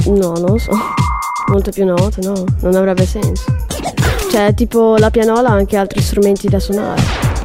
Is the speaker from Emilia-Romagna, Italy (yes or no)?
yes; Carpi, Emilia-Romagna, Italy; Carpi. Emilia Romagna.